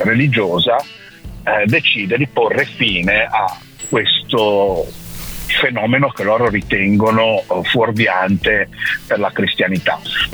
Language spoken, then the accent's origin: Italian; Liguria, Italy; moved away as an adult; now in United Kingdom; Io sono ligure di nascita e ho vissuto in Liguria per 40 anni prima di trasferirmi qui in Inghilterra.